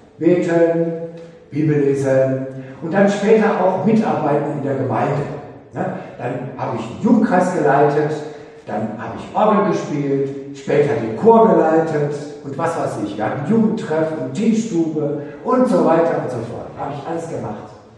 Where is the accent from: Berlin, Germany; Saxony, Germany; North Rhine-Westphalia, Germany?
North Rhine-Westphalia, Germany; ich bin Westi, Entschuldigung, ich oute mich. Ich komme aus dem Ruhrpott.